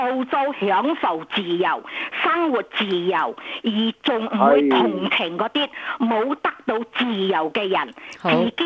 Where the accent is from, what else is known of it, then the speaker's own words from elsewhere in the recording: Malaysia; now in Australia; 我係馬來西亞人，我媽咪都馬來出世，我阿爺咧係由佢嘅國家咧受難追害而走去馬來西亞逃難嘅，所以咧我而家嚟到澳洲咧生活幾十年咧，而家都老咗退休